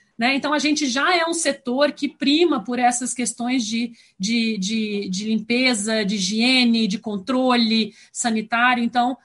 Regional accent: Porto Alegre, Rio Grande do Sul, Brazil; que sou gaúcha, apesar de não fazer jus ao sotaque, mas também sou de Porto Alegre.

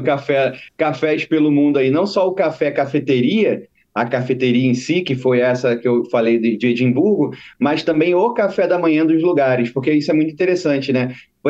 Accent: Southeast, Brazil; como eu sou aqui do Sudeste, posso dizer que já fiz vários lugares aqui do Sudeste

